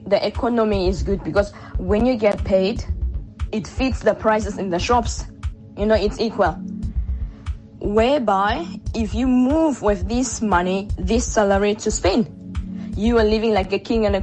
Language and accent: English; Tsumeb, Oshikoto, Namibia; now in Norway; Yes, I'm from Tjumeb, but living in Norway.